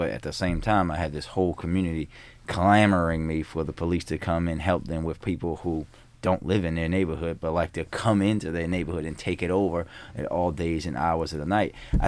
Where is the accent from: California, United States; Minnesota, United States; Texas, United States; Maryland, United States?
Maryland, United States; Baltimore; I know this from growing up in Park Heights and just being on both sides of the fence, so to speak.